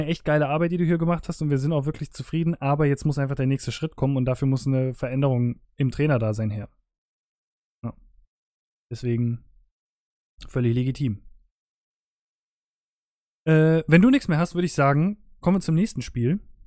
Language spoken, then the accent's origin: German; Frankfurt, Hesse, Germany; wir als Frankfurter, wir können das ja auch sehr, sehr gut quasi trennen